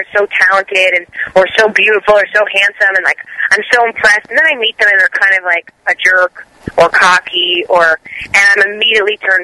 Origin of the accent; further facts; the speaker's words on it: New Jersey, United States; I happened to be at home in my house that I grew up in New Jersey with my mom, dad, and my grandmother.